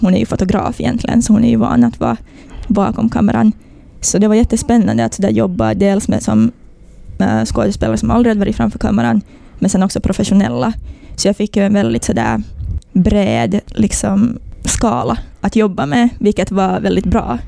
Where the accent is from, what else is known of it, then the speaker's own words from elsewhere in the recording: Korsholm, Ostrobothnia, Finland; now in Helsinki, Finland; Ja, jag kommer ju ursprungligen från Korsholm, så jag är uppvuxen här. Och sen flyttade jag för 4 år sedan till Helsingfors, där jag valde att studera film.